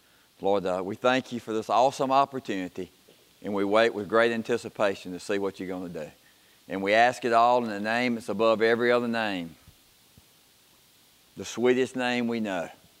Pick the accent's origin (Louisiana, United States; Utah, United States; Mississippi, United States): Mississippi, United States; Kosciusko; I am from Kosciuszko, Mississippi. Have lived in Itala County off and on most of my life.